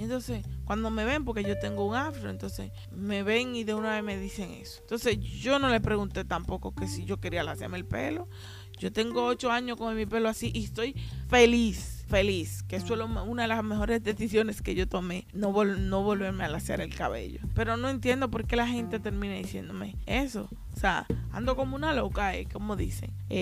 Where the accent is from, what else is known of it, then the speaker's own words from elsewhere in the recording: Haina, San Cristóbal, Dominican Republic; now in Santo Domingo, Dominican Republic; pueblo de República Dominicana que se llama Haina. Esto se encuentra en la provincia de San Cristóbal. Yo vivo actualmente en la capital, en Santo Domingo, pero soy de Haina.